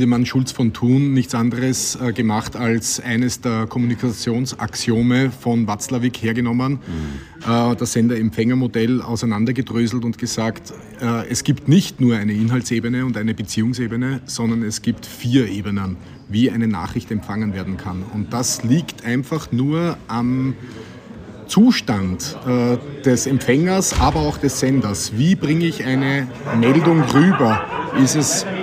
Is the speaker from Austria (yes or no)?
yes; Austria; Wir merken es schon bei der Feuerwehrjugend, wie es bei uns in Österreich heißt. Jugendfeuerwehr heißt es ja bei euch in Deutschland.